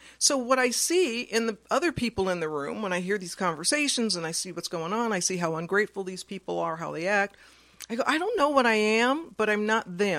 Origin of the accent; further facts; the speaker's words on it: United States; because he looks normal to me because I come from America.